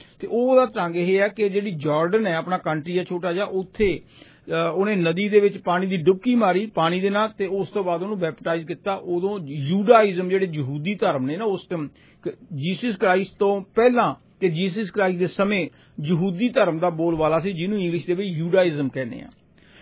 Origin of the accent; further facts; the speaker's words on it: Barnala, Punjab, India; ਜਿਸ ਤਰ੍ਹਾਂ ਸਾਡੇ ਇੰਡੀਆ ਚ ਰਿਵਾਜ਼ ਹੈ ਨਾ, ਅਸੀਂ ਕਹਿੰਦੇ ਸਾਡੇ ਇੱਕ ਮੈਂ ਬਰਨਾਲੇ ਤੋਂ ਹਾਂ